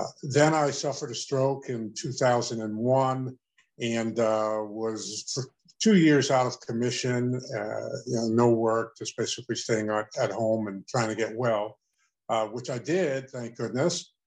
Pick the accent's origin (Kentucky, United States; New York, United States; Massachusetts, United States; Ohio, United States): New York, United States; New York City; I'm born and raised in New York City. I'm from Harlem in New York City, the inner city, if you will.